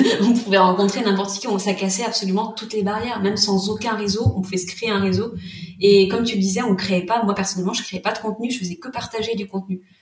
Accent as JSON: {"language": "French", "region": "Pays de la Loire", "country": "France", "said": "Et je voulais travailler à Nantes. Je venais de Vendée."}